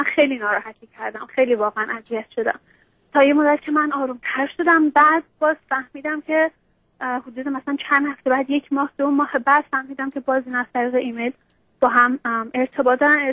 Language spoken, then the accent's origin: Persian; Iran; moved away as an adult; now in United States; من روزی که اومدم امریکا، روز دوم از ایران که اومدیم اینجا ازدواج کردیم